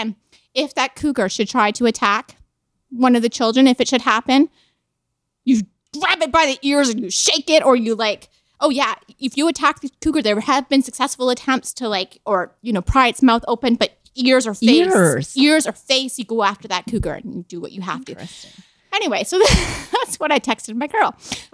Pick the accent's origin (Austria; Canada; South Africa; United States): Canada; See, we know. Yeah. We're Canadian.